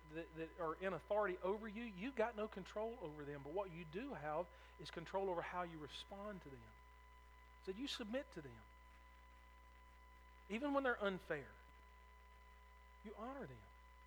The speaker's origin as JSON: {"language": "English", "country": "United States", "tie": "born there", "said": "I thank God that I was born in America, because I've been in other countries and I'm glad I wasn't born there."}